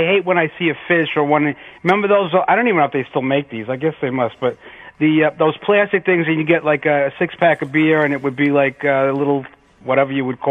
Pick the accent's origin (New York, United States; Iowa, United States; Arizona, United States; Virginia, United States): New York, United States; Queens; I grew up in Queens.